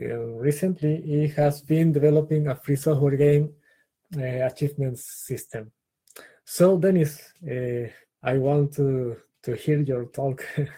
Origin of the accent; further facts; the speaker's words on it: Chile; I'm from Chile.